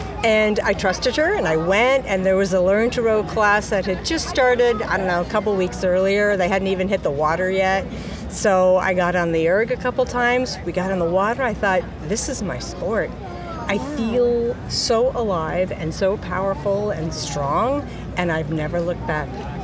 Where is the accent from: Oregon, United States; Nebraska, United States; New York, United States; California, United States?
Oregon, United States; Portland; I'm from Portland, Oregon.